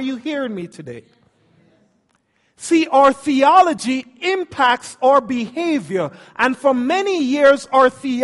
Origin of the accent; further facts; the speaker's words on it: Jamaica; now in Salt Lake City, United States; Now, I'm from Jamaica. I've never actually lived in snow before.